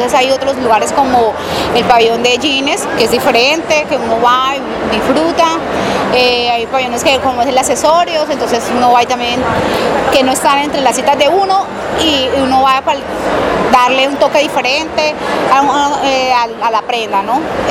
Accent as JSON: {"language": "Spanish", "town": "Barrancabermeja", "region": "Santander", "country": "Colombia", "said": "vengo de la ciudad de Barranca Bermeja"}